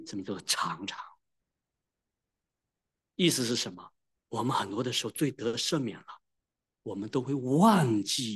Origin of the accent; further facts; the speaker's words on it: Wenzhou, Zhejiang, China; 我们温州人有个口头禅，叫做“靠救主”。